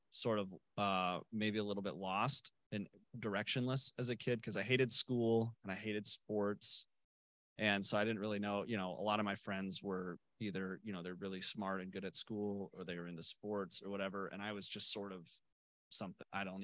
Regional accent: Danville, United States; I grew up in Danville, and I had every opportunity that every opportunity in my life, I truly did.

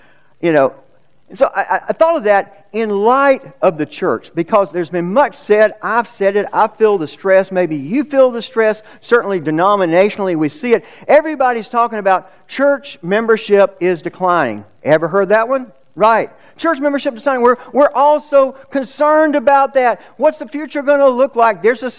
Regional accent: Georgia, United States; I grew up on Lake Lanier, so I'm well aware of what they look like.

